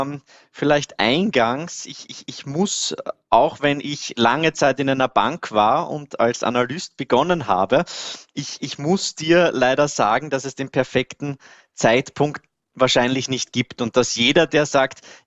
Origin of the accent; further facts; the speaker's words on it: Vienna, Austria; man hört es vielleicht ein bisschen. Ich bin Österreicher, ich bin Wiener.